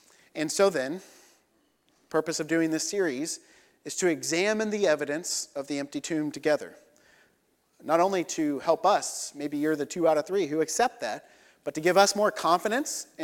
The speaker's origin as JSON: {"language": "English", "country": "United States", "said": "I'm an American. I like them."}